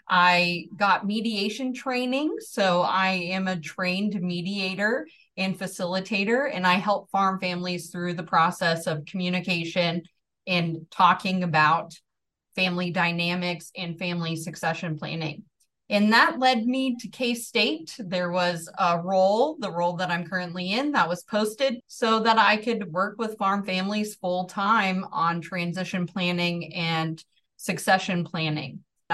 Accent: Georgia, United States; accent: Midwestern; I grew up in North Georgia, so Northeast Georgia. You can hear that I do not have a Southern accent.

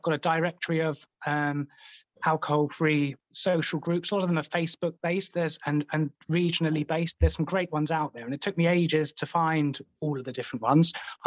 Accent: Southend-on-Sea, East of England, United Kingdom; started running some in my hometown of Southend-on-Sea

